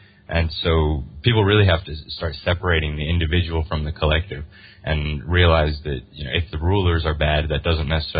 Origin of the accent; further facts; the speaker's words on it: United States; I love my country. I'm American. I absolutely love my country.